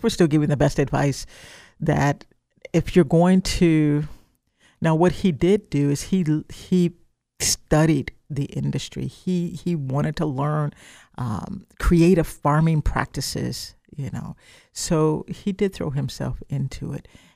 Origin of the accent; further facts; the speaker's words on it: Midwest, United States; I grew up in the Midwest, so California, I don't know what you guys were learning in your history class.